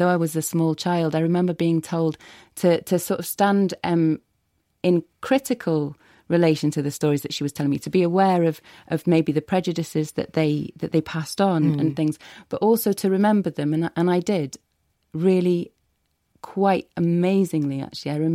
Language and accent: English; Wales, United Kingdom; I am Welsh, my father's Welsh, was brought up in North Wales